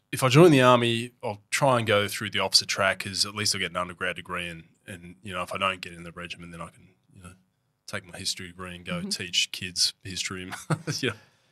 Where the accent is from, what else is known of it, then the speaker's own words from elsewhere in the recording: Newman, Western Australia, Australia; also born or lived in Geraldton / Perth; I was West Australian born, so I grew up in Newman, up north in WA, and I had my whole childhood was kind of through the 80s.